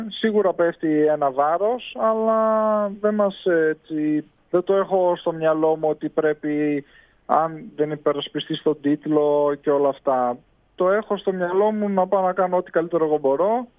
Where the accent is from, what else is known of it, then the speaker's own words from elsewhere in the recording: Ioannina, Epirus, Greece; Αυτό το διάστημα τώρα είμαι για μια εβδομάδα ξεκούραση πίσω στον τόπο μου, στα Ιωάννινα.